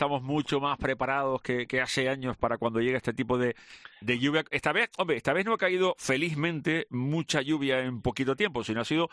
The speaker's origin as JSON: {"language": "Spanish", "region": "Canary Islands", "country": "Spain", "said": "aunque nosotros somos canarios, nos desplazamos a la península y cogemos un tren"}